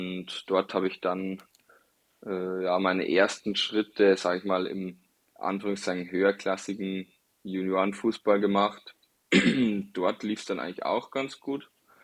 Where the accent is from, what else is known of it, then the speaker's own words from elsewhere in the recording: Passau, Bavaria, Germany; born there; Ich bin gebürtiger Passauer, habe auch schon einige andere Stationen gesehen